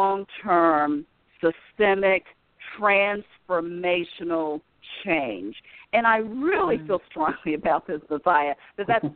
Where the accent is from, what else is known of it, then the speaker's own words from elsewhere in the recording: Greensboro, North Carolina, United States; because I grew up here in Greensboro. I loved growing up and living in Greensboro.